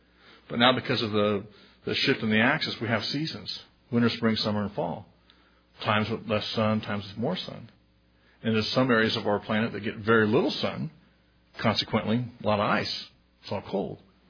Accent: Long Beach, California, United States; I know growing up in Long Beach, part of the area by the coast, they have all these offshore oil rigs

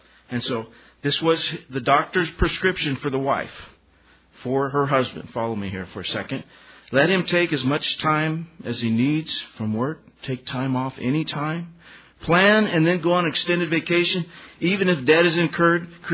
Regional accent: Livermore, California, United States; And you may have known I'm from the San Francisco East Bay area, Livermore, and been there 3 years, and it's completely foreign to me, but I'm getting used to it.

